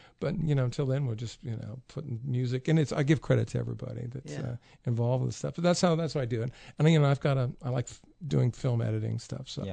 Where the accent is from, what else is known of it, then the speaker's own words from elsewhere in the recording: Sacramento, California, United States; you know, I grew up in Sacramento, so Monterey is very close